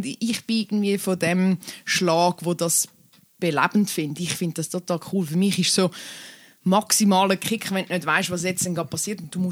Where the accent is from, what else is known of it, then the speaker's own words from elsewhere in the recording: Dübendorf, Zurich, Switzerland; ich bin in Dübendorf Aglo aufgewachsen und plötzlich in der grossen Stadt sein